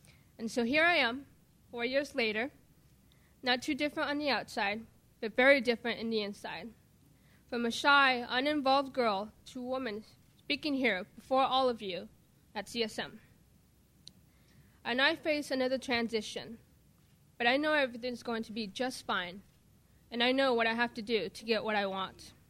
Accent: Mexico; now in United States; I grew up in Mexico, and I moved to the U.S. and with my family in 1997.

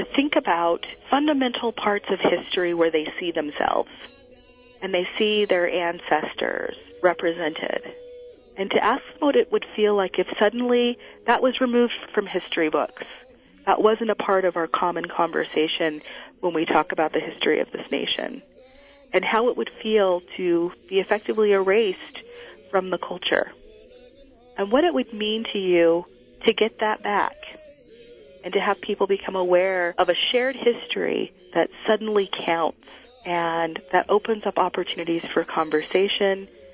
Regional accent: Utah, United States; I mean, I grew up in Utah. I was born and raised here, and I'm a black woman, and I went to Utah schools.

